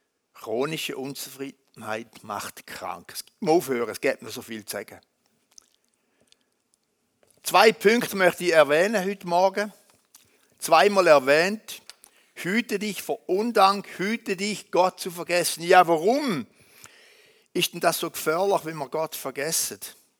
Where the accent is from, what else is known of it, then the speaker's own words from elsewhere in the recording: Switzerland; Wie sind wir Schweizer orientierungslos, was anbelangt?